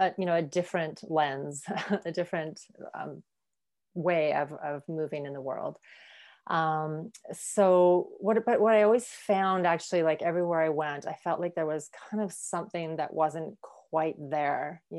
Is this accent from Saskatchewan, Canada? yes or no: no; Alberta, Canada; I grew up in privilege. I grew up in Northern Alberta, so in an Irish Catholic family, Irish Scottish Catholic, I guess. I'm the youngest of seven.